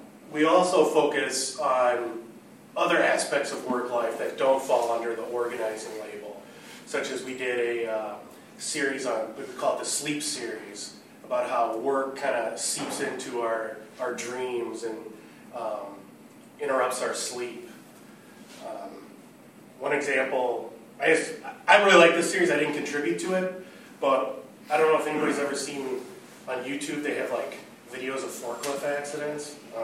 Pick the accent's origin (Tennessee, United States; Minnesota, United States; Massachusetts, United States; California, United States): Minnesota, United States; Minneapolis; from Minneapolis. I'm in the Twin Cities Industrial Workers of the World